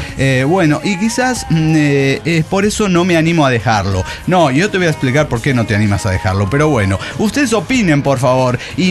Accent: Axochiapan, Morelos, Mexico; Porque Axochiapan ya, yo no quería pedos en Axochiapan. Mi pueblo es mi pueblo.

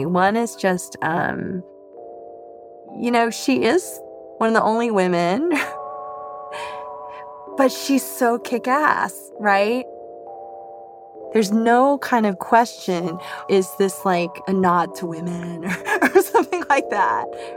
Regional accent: Jackson, Mississippi, United States; I'm a Taiwanese American girl. You know, I grew up in Jackson, Mississippi.

